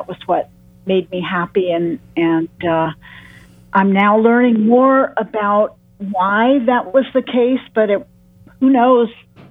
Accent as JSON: {"language": "English", "town": "Ann Arbor", "region": "Michigan", "country": "United States", "said": "Oh, well, you know, I'm a Michigander as well. I'm from Ann Arbor, so I'm from way far"}